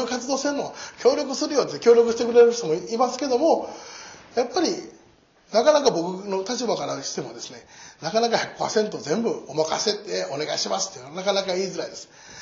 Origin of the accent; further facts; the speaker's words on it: Nara, Japan; now in Fujieda, Japan; 自分の生まれ育った奈良よりも好きなんです。